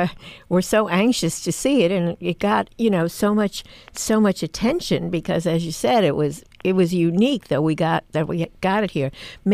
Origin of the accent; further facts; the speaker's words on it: New York City, New York, United States; when I was growing up in New York City, luckily, fortunately, we had the Science Museum of New York City